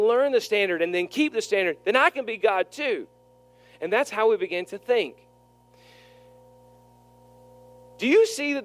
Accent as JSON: {"language": "English", "town": "Warrington", "region": "North West England", "country": "United Kingdom", "said": "I'm from Warrington. I ever mentioned that?"}